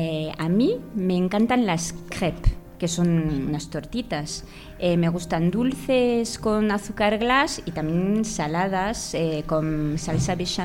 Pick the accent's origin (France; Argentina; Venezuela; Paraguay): France; Bourgogne-Franche-Comté; Spanish is a second language; moved away as an adult; now in Spain; Nací y me crié en Francia, en Borgoña, que es una región situada en el centro este del país. Me vine a España pues cuando acabé mis estudios con 25 años.